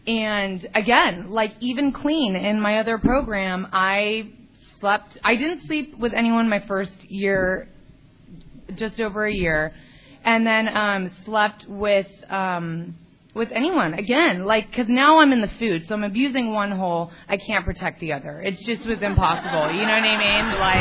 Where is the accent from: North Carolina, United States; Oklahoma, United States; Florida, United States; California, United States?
California, United States; La Cañada; And I grew up in La Cañada, and I just, like, did not fit in there.